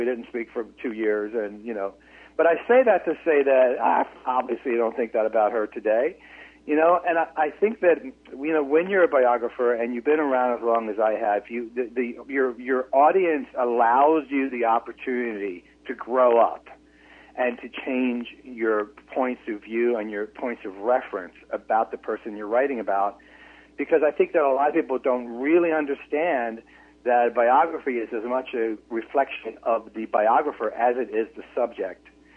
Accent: Philadelphia, Pennsylvania, United States; you get to know the kind of kid that I was when I was growing up in Philadelphia, you know, how my parents raised me in an Italian-American family.

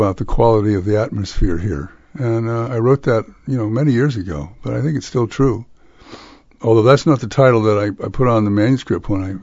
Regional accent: San Francisco, California, United States; And I'm a native Californian. I grew up in San Francisco.

